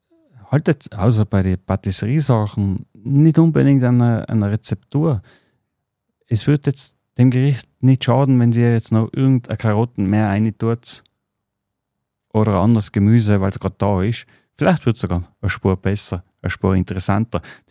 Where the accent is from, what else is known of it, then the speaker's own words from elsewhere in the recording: Tyrol, Austria; now in Vienna, Austria; Also ich als Tiroler darf sagen, natürlich ist Tirol regional, aber ich bin in Wien.